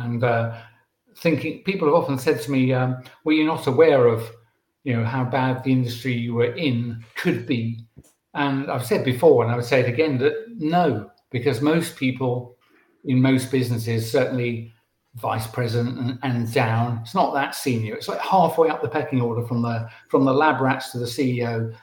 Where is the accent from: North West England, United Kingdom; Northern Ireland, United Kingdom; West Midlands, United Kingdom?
West Midlands, United Kingdom; Birmingham; born there; I was born in Birmingham, you know.